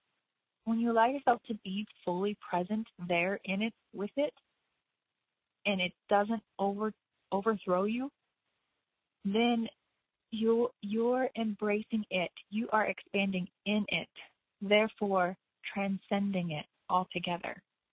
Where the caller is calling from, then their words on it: Kentucky, United States; I'm calling from the Red River Gorge in Kentucky